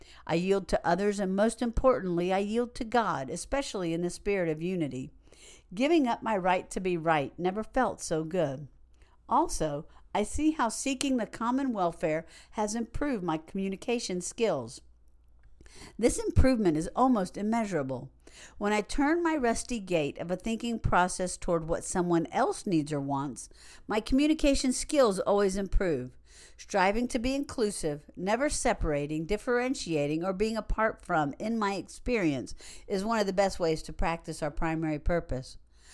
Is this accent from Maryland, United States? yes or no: yes; Maryland, United States; moved away as an adult; I grew up in Maryland, where I lived for 51 years